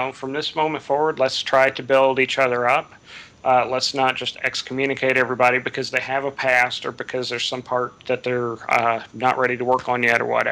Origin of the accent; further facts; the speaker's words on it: Midwest, United States; Even within a country that varies, like I'm from the Midwest